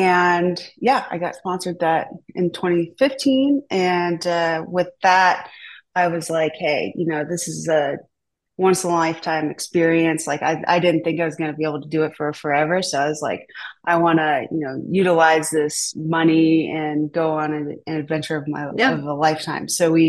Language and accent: English; Ohio, United States; also born or lived in Southern California; just like growing up in Southwest Ohio, like I never really thought there was anything out there, you know, interesting for me to experience. I had spent early childhood in Southern California.